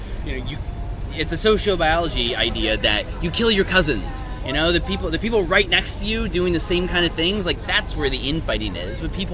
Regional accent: Pennsylvania, United States; I came from Pennsylvania, Dutch country. So I grew up in the church

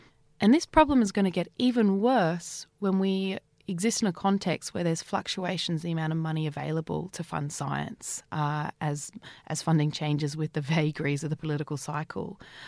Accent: Australia; the sort of research that we as Australian people want them to be doing.

